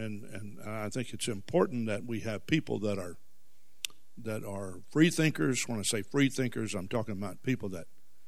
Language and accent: English; the South, United States; accent: southern; I think it's because of my southern accent. You know, and occasionally people will say something to me about my accent.